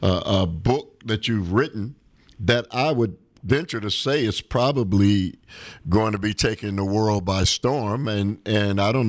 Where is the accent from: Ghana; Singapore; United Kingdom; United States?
United States; because as an American and Americans who, for the most part, we aren't really aware or really familiar with the rest of the world.